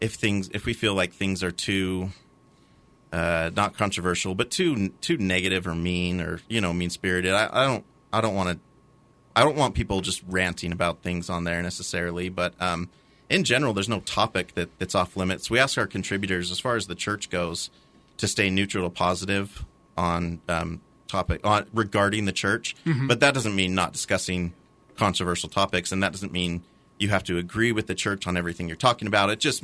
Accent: Utah, United States; I am. I grew up in Utah.

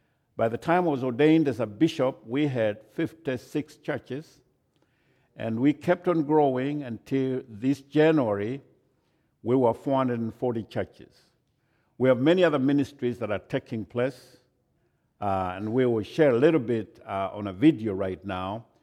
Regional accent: Kenya; now in United States; But I'm from Kenya, and Kenya is in Africa. That's where I originate from.

